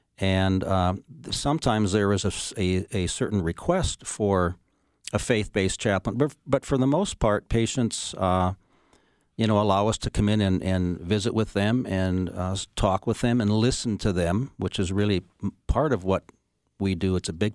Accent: North Dakota, United States; So, plus my wife and I are sort of from the area. We're from North Dakota originally, and we have a lot of family in the Twin Cities area.

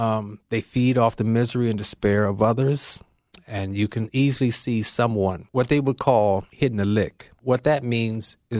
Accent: Detroit, Michigan, United States; I grew up in Detroit, Michigan, and I had aspirations of always going into the Air Force.

